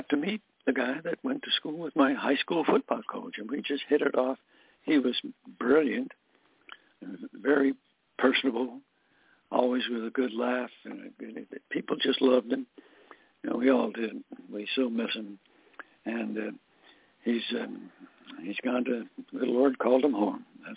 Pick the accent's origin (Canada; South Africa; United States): United States; Scranton, Pennsylvania; he went to college at Mansfield University in Pennsylvania, kind of near my hometown, it was Scranton.